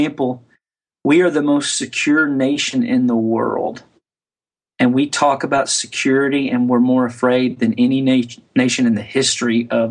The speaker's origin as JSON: {"language": "English", "region": "Arkansas", "country": "United States", "tie": "born or raised there", "said": "It helped me not to inoculate myself because I grew up in the Bible Belt."}